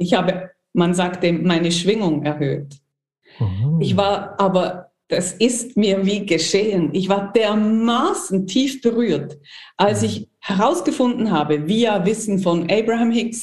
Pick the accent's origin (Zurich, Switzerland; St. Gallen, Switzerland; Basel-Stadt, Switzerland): Basel-Stadt, Switzerland; Basel; ich komme auch aus Basel